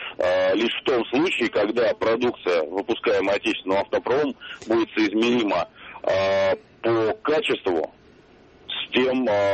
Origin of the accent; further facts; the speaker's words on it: Moscow, Russia; Я из Москвы